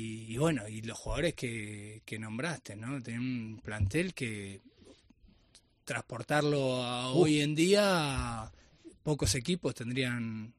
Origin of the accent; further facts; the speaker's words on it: Argentina; now in Salamanca, Spain; soy argentino y vengo de Argentina.